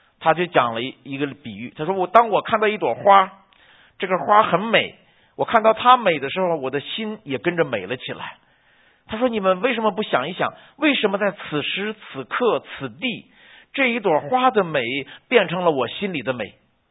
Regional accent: China; 我们中国从来没有这个概念，把上帝把老天爷叫天父，我们中国人叫老天爷啊。

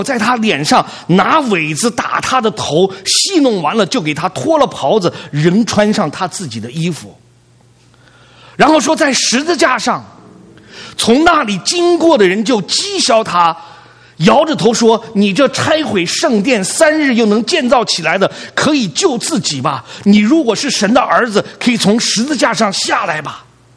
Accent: Lanzhou, Gansu, China; born there; 这些人老问我你生在哪里，我都不好意思说我生在兰州

